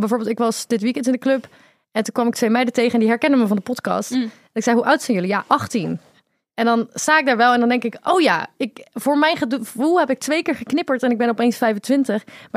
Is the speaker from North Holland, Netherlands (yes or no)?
no; Rotterdam, South Holland, Netherlands; accent: Rotterdam; En mijn Rotterdamse accent is alleen maar erger geworden.